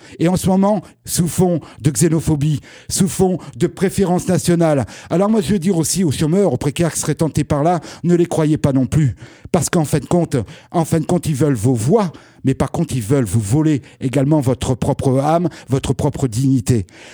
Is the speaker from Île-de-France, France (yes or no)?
no; Nouvelle-Aquitaine, France; je viens du Lot-et-Garonne, à côté de Villeneuve-sur-Lot